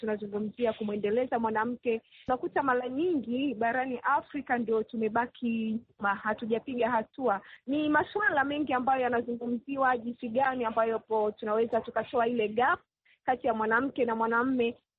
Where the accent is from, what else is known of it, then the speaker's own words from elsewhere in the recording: Rwanda; Kwanza nikasema kwamba kama Mnyarwanda, kwanza mwanamke ambaye ni wa Kinyarwanda, ni jambo la kujivunia kupokea mkutano wa Women Deliver nchini Rwanda